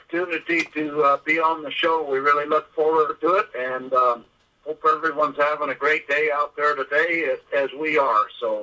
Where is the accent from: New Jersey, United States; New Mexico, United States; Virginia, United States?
New Mexico, United States; Corrales; now in Williamsburg, United States; I'm a native New Mexican. I was born and raised in Corrales, New Mexico.